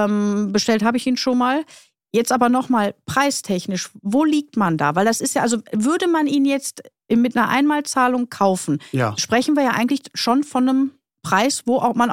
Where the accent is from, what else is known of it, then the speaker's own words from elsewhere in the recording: Krefeld, North Rhine-Westphalia, Germany; Also ich komme ja aus Raum Krefeld, ne? Wir haben da ein paar.